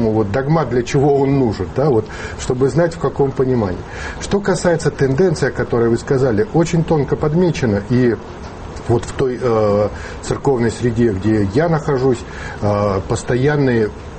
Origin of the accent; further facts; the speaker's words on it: Siberia, Russia; я родился, вырос в Сибири, где просто никакой церкви, кроме православной, не было